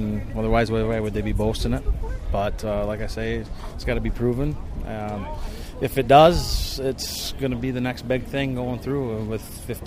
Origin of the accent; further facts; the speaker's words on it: Buckley, Michigan, United States; from Buckley, Michigan. I farm about 400 acres, about 75 beans right now.